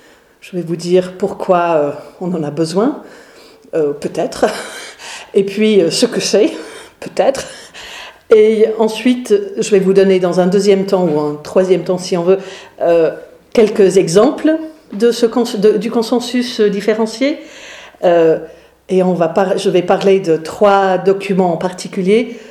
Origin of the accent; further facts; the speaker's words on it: England, United Kingdom; accent: English; French is a second language; moved away as an adult; now in France; Vous entendez, j'ai un petit accent. Il est parfois très anglais, il est parfois un peu suisse aussi. Je suis en France depuis 25 ans. Je suis pasteur aussi. J'étais ordonnée en septembre 2011 et je suis arrivée en France en octobre. Je suis d'origine anglaise.